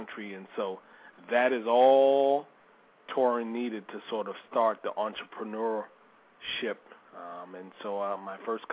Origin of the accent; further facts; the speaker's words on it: Davenport, Iowa, United States; I don't recall the instructor's name, but growing up in Davenport, Iowa, I had an instructor, in a nutshell, who told me that I really wouldn't amount to much, but that working at the meatpacking plant was something.